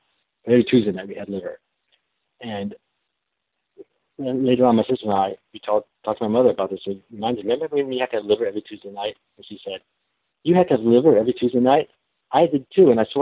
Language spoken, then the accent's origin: English; Beverly Hills, California, United States; Well, growing up in Beverly Hills, everyone's kids were famous.